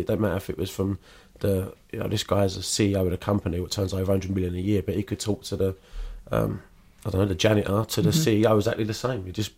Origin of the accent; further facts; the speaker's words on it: Bermondsey, London, United Kingdom; I'm from South London, a place called Bermondsey. It's a lower working class area, quite a rough part of the world to grow up.